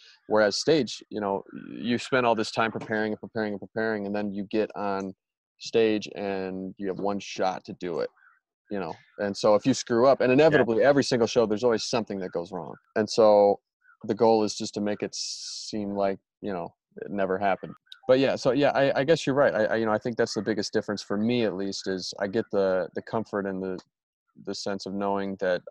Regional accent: Michigan, United States; Yeah. So I grew up in Michigan. I started acting.

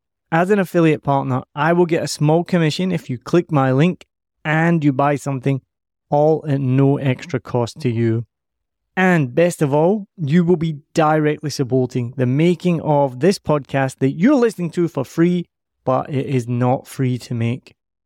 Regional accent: Scotland, United Kingdom; we are both Scottish and we can't add subtitles on the podcast

